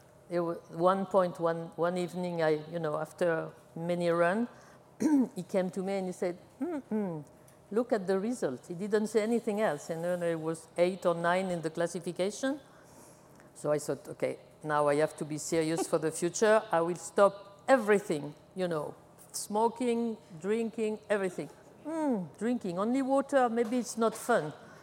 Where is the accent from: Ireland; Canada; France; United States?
France; Grasse, Provence-Alpes-Côte d'Azur; English is a second language; My hometown is the capital of perfume, Grasse. And so we were growing roses and jasmine.